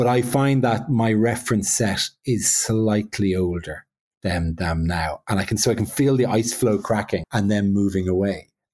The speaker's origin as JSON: {"language": "English", "country": "Ireland", "lives_now": "London, United Kingdom", "said": "I'm prominently Irish in London."}